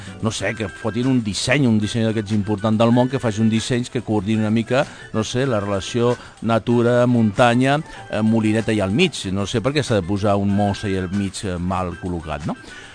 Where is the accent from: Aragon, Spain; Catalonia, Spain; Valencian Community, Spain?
Aragon, Spain; o el meu poble, jo soc un poble de Terol